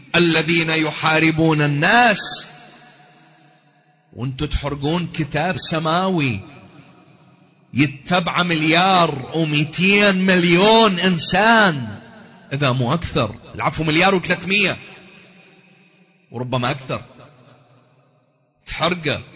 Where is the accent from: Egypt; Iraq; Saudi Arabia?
Iraq; أنا ابن العراق، أنا ابن الإسلام، ابن الوطن الإسلامي والوطن العربي